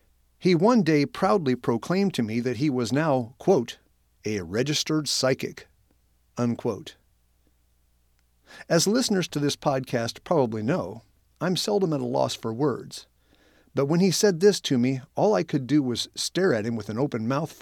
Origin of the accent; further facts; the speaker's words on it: Evansville, Indiana, United States; Kentucky, yes, Louisville is the correct local pronunciation, is a tad more than 100 miles east of my hometown of Evansville, Indiana.